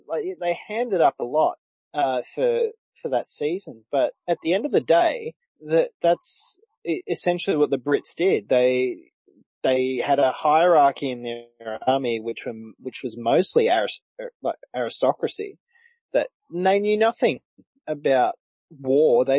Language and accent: English; Australia; It's just part of being an Aussie, I suppose.